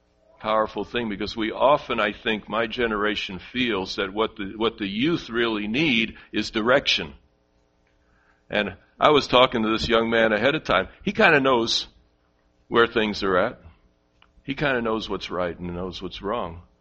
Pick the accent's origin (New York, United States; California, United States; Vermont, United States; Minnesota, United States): New York, United States; New York City; born there; I was born on the Upper East Side of Manhattan, and one of the main streets in that area is called Madison Avenue.